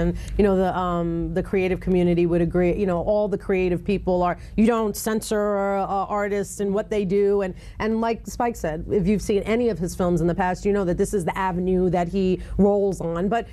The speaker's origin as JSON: {"language": "English", "region": "New York", "country": "United States", "said": "And I'm from New York, so many of those places were very familiar to me."}